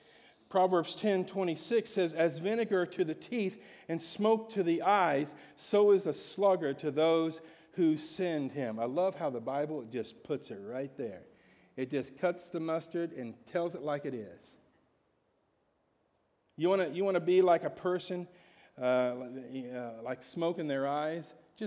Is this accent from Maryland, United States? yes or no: no; Ohio, United States; now in Pacific Northwest, United States; You go back to my hometown in Ohio, oh my gosh, you talk about laziness.